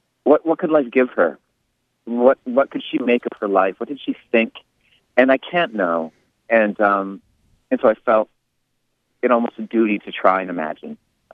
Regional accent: Leech Lake, Minnesota, United States; I'm Ojibwe from Leech Lake, and so, you know, that whole aspect of the story is sort of drawn from the place that I care about the most and love the most. But my father's also, he's Jewish. He's not from Leech Lake. He's from Austria

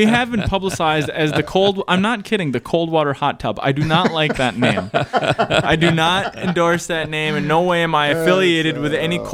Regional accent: Grand Rapids, Minnesota, United States; I grew up on Clearwater Road on Clearwater Lake, north of Grand Rapids, Minnesota.

